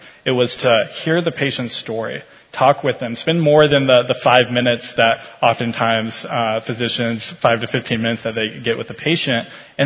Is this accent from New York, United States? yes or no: no; Louisville, Kentucky, United States; I'm actually from Louisville